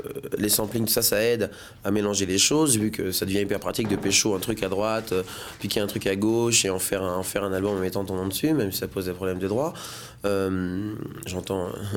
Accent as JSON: {"language": "French", "country": "Martinique", "said": "Je suis martiniquais, personnellement."}